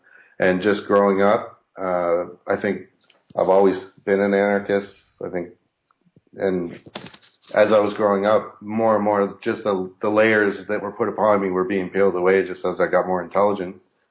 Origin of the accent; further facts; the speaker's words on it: Canada; I'm from Canada, so socialism and all this stuff